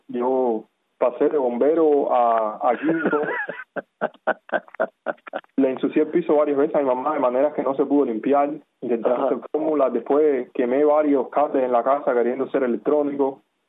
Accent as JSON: {"language": "Spanish", "country": "Cuba", "also_born_or_lived": "Soviet Union", "said": "Yo soy un cubano atípico, porque yo no nací en Cuba, a pesar de que soy cubano. Yo nací en la Unión Soviética, en la antigua Unión Soviética, porque mis padres estaban estudiando. Por un error demográfico yo nací allá."}